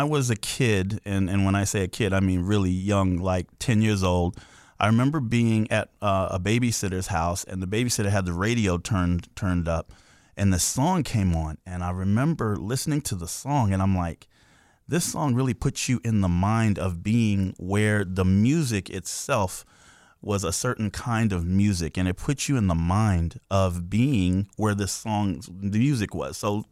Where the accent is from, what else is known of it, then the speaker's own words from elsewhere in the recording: Sacramento, California, United States; I'm from Sacramento originally.